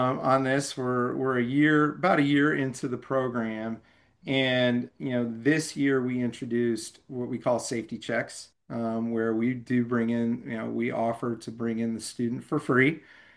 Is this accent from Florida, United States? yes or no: yes; Orange Park, Florida, United States; also born or lived in Midwest / Southern California; like I was born in the Midwest, but we lived in Southern California for 3 years, and then a little town called Orange Park, Florida, outside of Jacksonville, Florida.